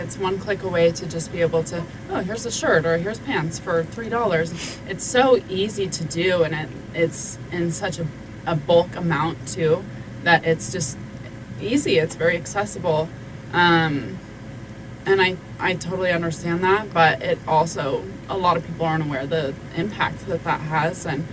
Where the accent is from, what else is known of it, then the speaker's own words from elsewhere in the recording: Casper, Wyoming, United States; I grew up right there in Casper, Wyoming.